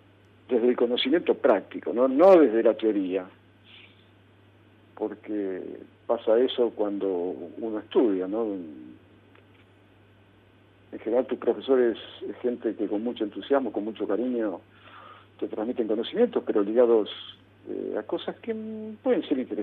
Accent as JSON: {"language": "Spanish", "town": "Lincoln", "region": "Buenos Aires Province", "country": "Argentina", "moved": "yes", "said": "Porque yo ni siquiera me fui desde Buenos Aires a Europa, yo me fui de Lincoln."}